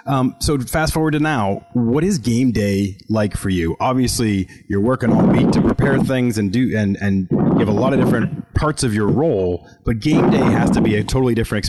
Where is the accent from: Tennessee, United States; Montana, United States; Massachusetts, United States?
Massachusetts, United States; Boston; I will admit, I'm from Boston, so you can guess where my allegiances are